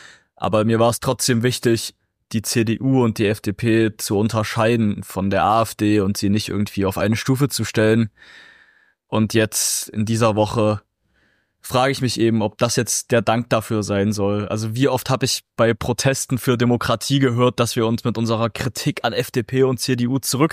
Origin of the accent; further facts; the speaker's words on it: Zwickau, Saxony, Germany; als in Zwickau in meiner Heimatstadt